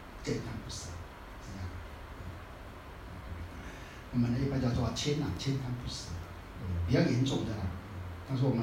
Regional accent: Taiwan; 在台湾啊，我闽南人讲一句话

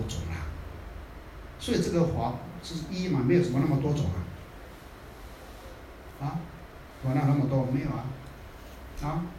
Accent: Taiwan; 世间的我们台湾人讲的啦

